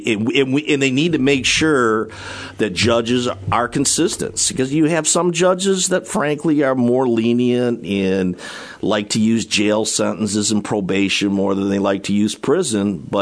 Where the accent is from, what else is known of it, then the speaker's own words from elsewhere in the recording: Lansing, Michigan, United States; Lansing was my hometown, so I've always, you know, followed that very carefully up there and spent a lot of time in Lansing.